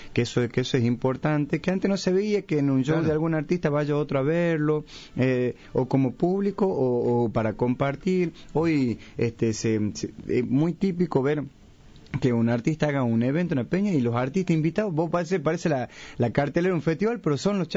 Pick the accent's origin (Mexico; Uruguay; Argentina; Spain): Argentina; Salta; Y yo soy salteño, nacido y criado en Salta Capital